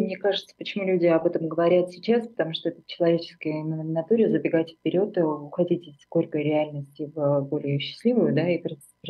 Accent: Armenia; now in Germany; И она сказала, откуда ты? Я говорю, я из Армении.

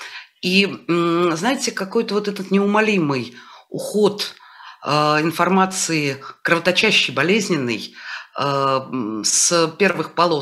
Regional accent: Moscow, Russia; я родилась и выросла в Москве

